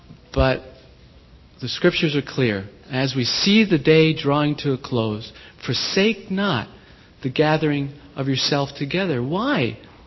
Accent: New York City, New York, United States; I was born in New York City, one of seven children from a large Catholic family. I went to the largest Catholic church in Staten Island, New York, which is one of the five boroughs of New York City.

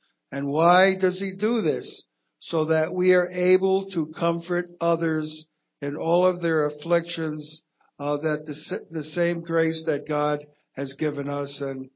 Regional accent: Detroit, Michigan, United States; from Detroit.

